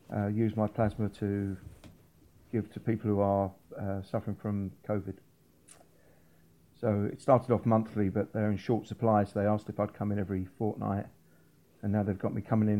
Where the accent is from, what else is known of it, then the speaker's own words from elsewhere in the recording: London, United Kingdom; I grew up in South London. My family were all market traders.